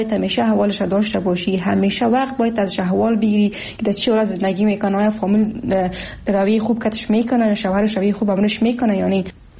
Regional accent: Afghanistan; من زن افغان هستم،

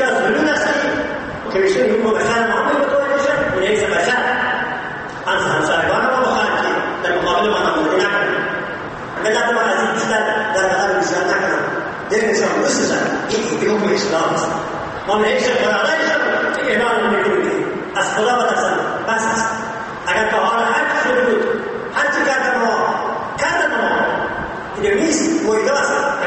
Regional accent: Afghanistan; اولا ما افغانیم

